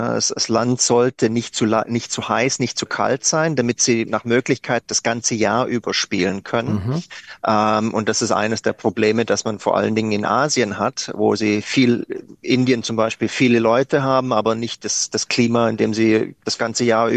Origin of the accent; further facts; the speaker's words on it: Germany; und das sage ich als Deutscher